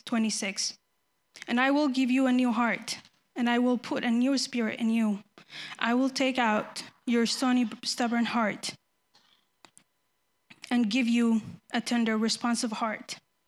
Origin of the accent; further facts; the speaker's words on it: Ethiopia; English is a second language; moved away; but I'm originally from Ethiopia. Came here 6 years ago. Ever since I can remember, I've called myself a Christian